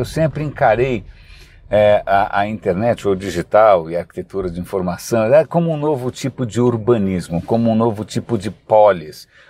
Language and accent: Portuguese; São Paulo, Brazil; eu tenho muito carinho pelo Centro Velho da cidade de São Paulo, porque eu nasci praticamente no Centro Velho. Meus pais, quando eu nasci, moravam na Nestor Pestana, e aí depois eles se mudaram para São Luís.